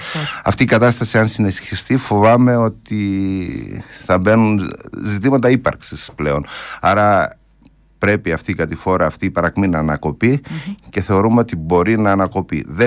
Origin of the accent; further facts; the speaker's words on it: Agia Triada, Central Greece, Greece; also born or lived in Klitsos; Ζω και εργάζομαι τα τελευταία 35 χρόνια στο Καρπενήσι. Έλκω την καταγωγή μου από τον Κλιτσό που γεννήθηκα. Μεγάλωσα στην Αγία Τριάδα και ζω τα υπόλοιπα χρόνια εδώ στο Καρπενήσι.